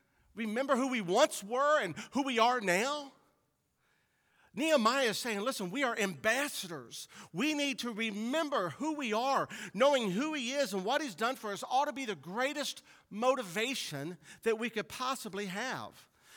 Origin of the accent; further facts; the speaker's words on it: Cincinnati, Ohio, United States; Cincinnati. I grew up in Clifton. Spent most of my time downtown. That's Cincinnati.